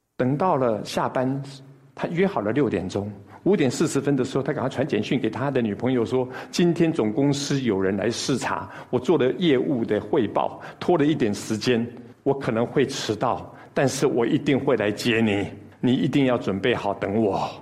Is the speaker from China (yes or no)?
yes; China; 很有可能就像我们中国人所说的犹抱琵琶半遮面